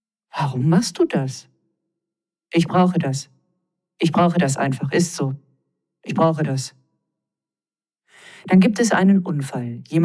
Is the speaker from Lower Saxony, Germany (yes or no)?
no; Tübingen, Baden-Württemberg, Germany; bei uns, da wo ich herkomme, da gab es das Landestheater Tübingen